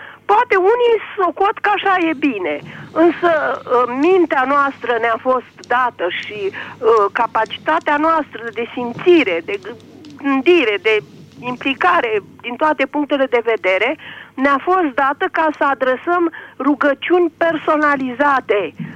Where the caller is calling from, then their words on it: Piatra Neamț, Neamț County, Romania; din Piatra Neamț